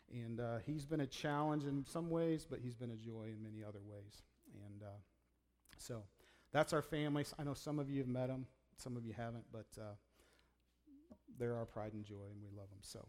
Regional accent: Illinois, United States; I am from Illinois, but I get y'all in my vocabulary now.

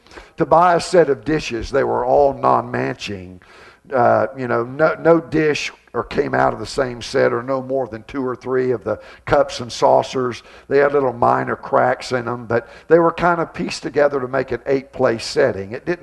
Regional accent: Deep South, United States; I grew up in the Deep South from a very, very, very poor family, very, very poor conditions.

